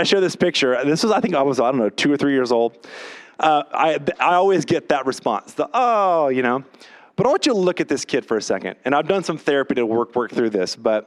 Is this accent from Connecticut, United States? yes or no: no; Baywood, Louisiana, United States; Now, I grew up in Louisiana, way out in a little town called Baywood.